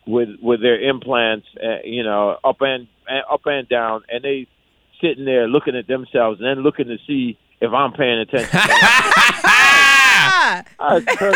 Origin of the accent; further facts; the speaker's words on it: Jamaica; I'm from Jamaica, so everything in Jamaica natural.